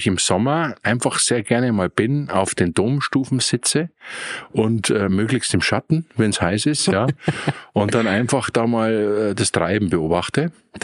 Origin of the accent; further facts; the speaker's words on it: Regensburg, Bavaria, Germany; Also ich bin ein Regensburger, wohne im Landkreis, aber bin mit Regensburg natürlich seit der Geburt verwurzelt, bin da auch geboren